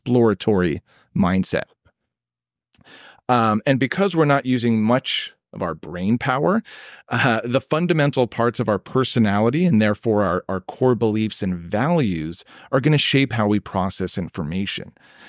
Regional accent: Canada; even though I am a Canadian.

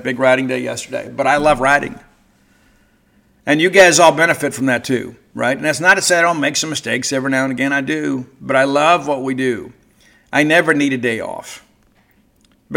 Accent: Mississippi, United States; And I remember growing up in South Mississippi

